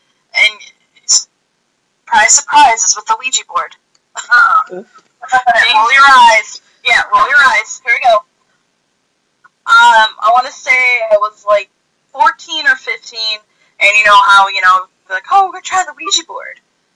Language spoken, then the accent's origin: English; Rhode Island, United States; I'm from Rhode Island, so I looked up Rhode Island obituaries